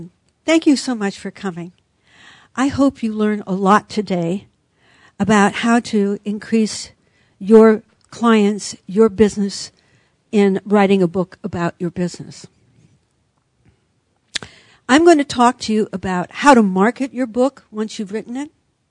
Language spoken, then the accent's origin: English; San Francisco, California, United States; born there; I was born here in San Francisco.